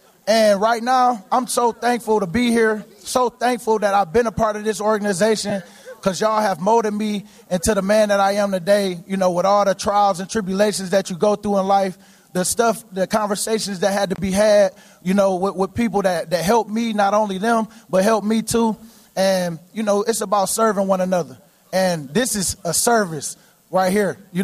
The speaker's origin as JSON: {"language": "English", "town": "Philadelphia", "region": "Pennsylvania", "country": "United States", "said": "And y'all, we're from Philly. Philly, no one likes us and we don't care."}